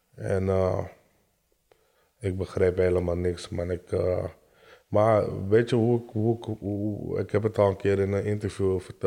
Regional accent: Amsterdam, North Holland, Netherlands; En ik kwam van Amsterdam, allemaal Rotterdammers.

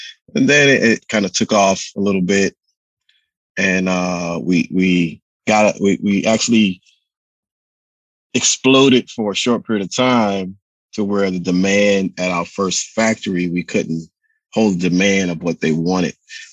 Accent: Queens, New York, United States; also born or lived in Bronx; I'm originally from New York, from Queens, stayed in the Bronx for a while, moved back to Queens, family in North Carolina.

